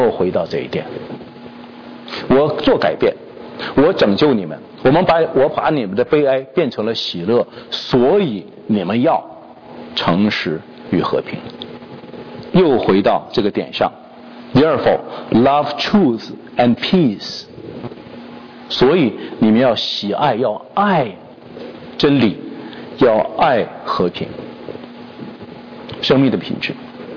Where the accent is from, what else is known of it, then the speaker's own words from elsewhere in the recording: China; 我是中国人